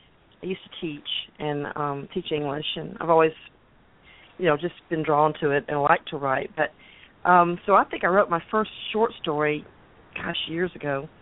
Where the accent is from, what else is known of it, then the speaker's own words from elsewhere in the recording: Georgia, United States; also born or lived in Virginia; I was born in Virginia and lived there until I was probably 4 or 5. And then we moved to Georgia. And I've been in, and I was in Georgia, you know, growing up.